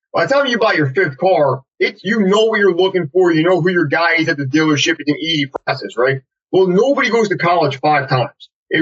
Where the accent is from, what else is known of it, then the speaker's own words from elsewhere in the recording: New Jersey, United States; Yeah, man, I grew up in New Jersey at the Jersey Shore, where unfortunately, where they filmed that MTV TV show, was where I grew up.